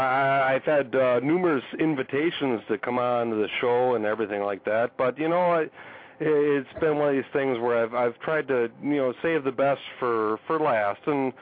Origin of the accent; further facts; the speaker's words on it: Wisconsin, United States; accent: Wisconsin; they suspected I was from the Wisconsin. Just because of the way I was talking